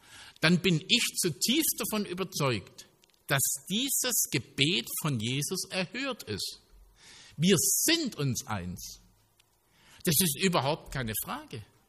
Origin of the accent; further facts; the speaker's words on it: Stuttgart, Baden-Württemberg, Germany; merkt man, ich komme aus Stuttgart, habe keine Ahnung, wie sich Schafe benennen.